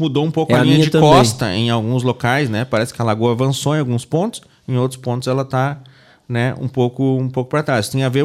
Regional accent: Palmeira das Missões, Rio Grande do Sul, Brazil; Palmeiras Missões

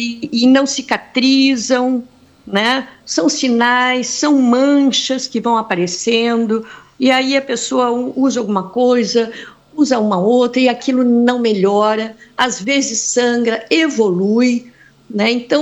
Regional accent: Porto Alegre, Rio Grande do Sul, Brazil; Eu sou de Porto Alegre. Eu venho a São Lourenço uma vez por mês, né?

